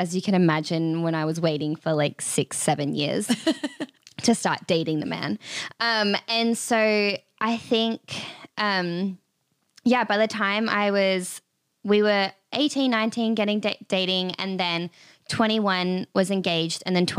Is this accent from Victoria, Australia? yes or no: yes; Melbourne, Victoria, Australia; moved away as an adult; now in United States; I am from Australia. I was born and raised in Melbourne. And so I came over to America almost 3 years ago to do ministry school